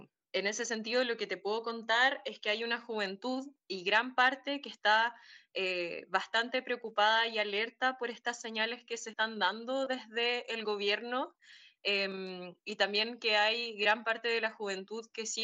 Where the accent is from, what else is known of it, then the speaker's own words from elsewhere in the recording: Chile; lamentablemente ha tomado mucho terreno en los últimos años en Chile. Desde el retorno a la democracia en mi país ha habido distintos gobiernos